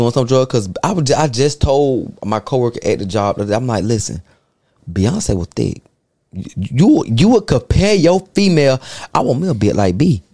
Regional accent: Tennessee, United States; I'm not from Jacksonville. I'm from Tennessee.

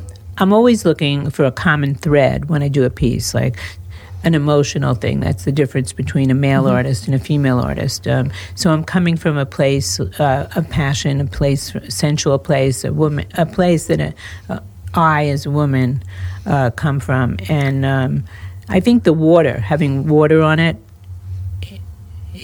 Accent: United States; I have been very nervous about our world, mostly as an American

